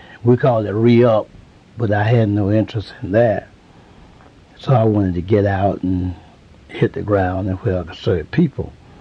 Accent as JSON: {"language": "English", "town": "Kinston", "region": "North Carolina", "country": "United States", "tie": "born or raised there", "said": "there was some pressure to bring me, for me to come back to Kinston, my hometown."}